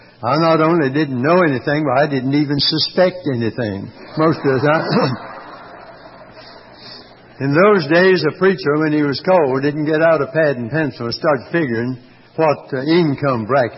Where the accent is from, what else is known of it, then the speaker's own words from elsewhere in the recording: Hickory, North Carolina, United States; first talk away from home in a little town 12 miles away, Hickory. North Carolina. I guess you'd say I'm the hick from Hickory. That was my hometown.